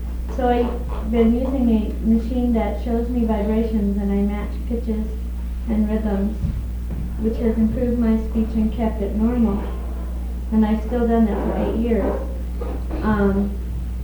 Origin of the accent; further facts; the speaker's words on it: Chelsea, Massachusetts, United States; born there; I was born in Chelsea, Massachusetts.